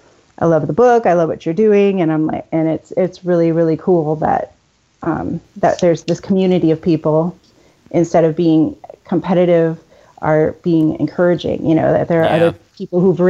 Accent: United States; because I don't live there, or because I guess I'm American and I'm an ugly American

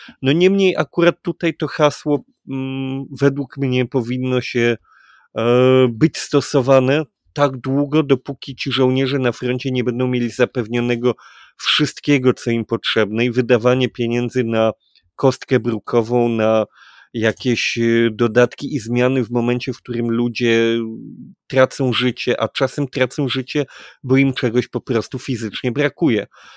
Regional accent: Kraków, Lesser Poland, Poland; bardzo podobnie jakby ona przyleciała w nasz dom w Krakowie, to znaczy, czy akurat my jesteśmy z Krakowa

